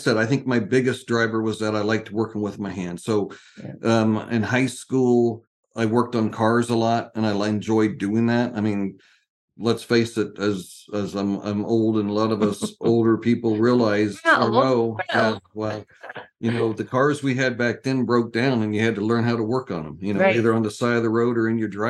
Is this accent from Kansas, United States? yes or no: yes; Kansas, United States; I grew up, as Angela said, I grew up in Kansas. I was kind of tired of the cold winters, hot summers, and I wanted to see, you know, other parts of the country.